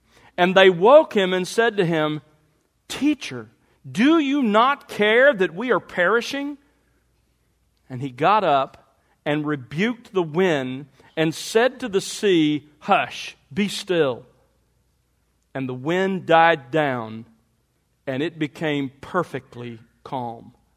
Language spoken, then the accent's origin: English; Mobile, Alabama, United States; also born or lived in Los Angeles; now in Dallas, United States; I have survived growing up in Mobile and now living in Dallas.